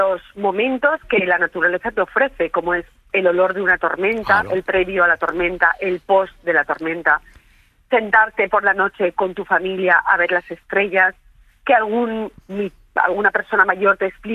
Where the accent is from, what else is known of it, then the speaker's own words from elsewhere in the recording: Contamina, Aragon, Spain; Yo soy de un pueblo muy pequeñísimo de la provincia de Zaragoza, colindando entre Soria y Guadalajara, se llama Contamina